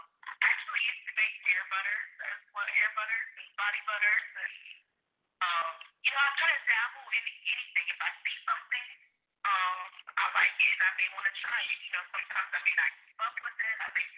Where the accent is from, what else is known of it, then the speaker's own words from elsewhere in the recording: Sumter, South Carolina, United States; also born or lived in New Jersey; So, you know, I'm actually born in New Jersey. My mother's from New Jersey. Then, you know, my father was in the military, and he's from the South, so we ended up moving down here to a station at Shaw Air Force Base. So, I grew up in Sumter, South Carolina